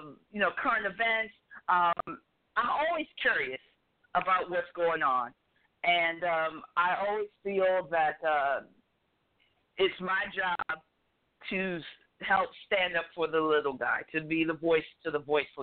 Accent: Akron, Ohio, United States; now in Miami, United States; I am based in Miami, Florida. I am a comedian. A writer, entertainer. I grew up in Ohio, in Akron, Ohio, what? Land of LeBron James.

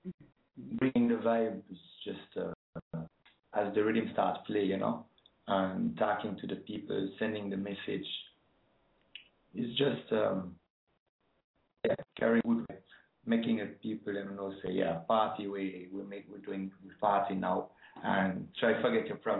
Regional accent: France; also born or lived in Rome, Italy; I was just born in Rome, but I was staying in France. My parents were just there when I was born.

